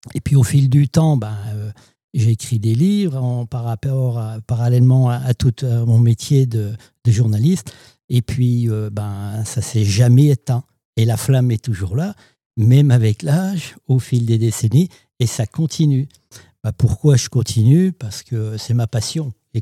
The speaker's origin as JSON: {"language": "French", "town": "Épinal", "region": "Grand Est", "country": "France", "tie": "born or raised there", "said": "Je suis né à Épinal, j'ai fait mes études à Épinal, j'ai fait l'armée à Épinal"}